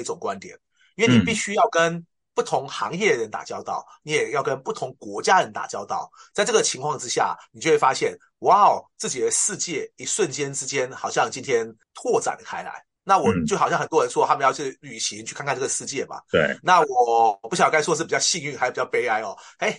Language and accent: Chinese; Taiwan; 那我觉得我们台湾人有很多人比我更好的人才啊